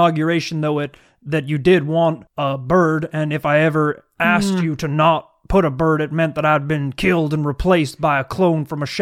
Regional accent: United States; I'm an Irish American.

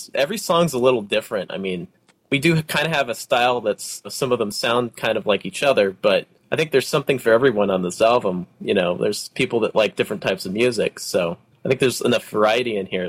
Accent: Oregon, United States; now in New York, United States; And I'm from Oregon. I grew up on the coast, and then I did college over there, and then I moved here about 7 years ago for grad school.

